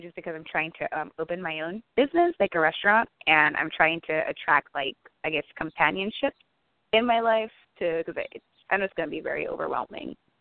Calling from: Pennsylvania, United States; I'm calling from Pennsylvania.

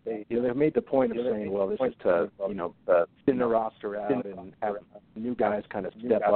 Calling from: Omaha, Nebraska, United States; from Omaha.

